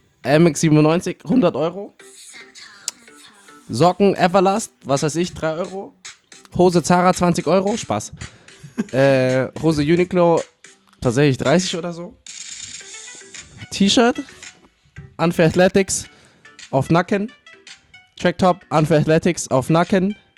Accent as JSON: {"language": "German", "town": "Munich", "region": "Bavaria", "country": "Germany", "said": "Ich bin aus München."}